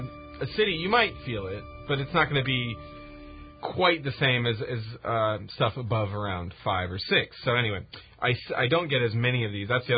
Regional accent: Pacific Northwest, United States; As you're aware, I'm from the Pacific Northwest, which is prone to earthquakes.

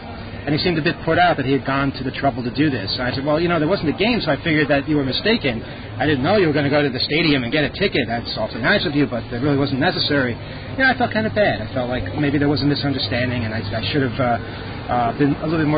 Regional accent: United States; moved away; But again, you know, I'm from America.

